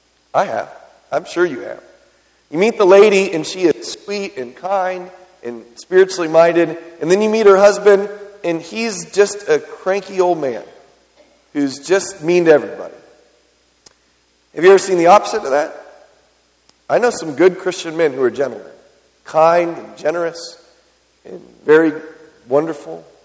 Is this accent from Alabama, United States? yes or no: no; San Diego, California, United States; When I was a boy growing up in San Diego, there was a family across the street.